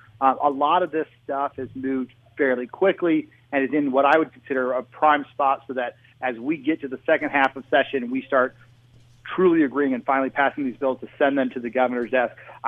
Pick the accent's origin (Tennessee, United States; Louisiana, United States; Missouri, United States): Missouri, United States; Springfield; So I am from Springfield, Missouri